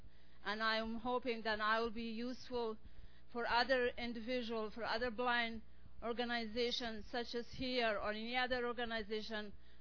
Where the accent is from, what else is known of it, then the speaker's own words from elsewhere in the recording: Afghanistan; English is a second language; I'm from Afghanistan, which is a country that always suffering from, you know, difficulty.